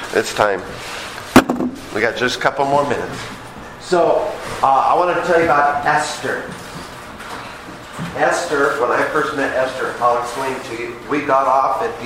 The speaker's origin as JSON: {"language": "English", "region": "Texas", "country": "United States", "said": "I am from the Republic of Texas. Right? People all the time are in foreign countries. If you're from America, I say, no, we're from Texas."}